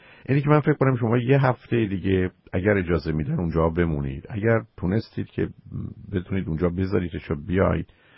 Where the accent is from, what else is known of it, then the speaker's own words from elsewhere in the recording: Iran; شاید که مقدار به دلیل اینکه ما ایرانی هستیم، اگر اون محیط ایرانی نباشه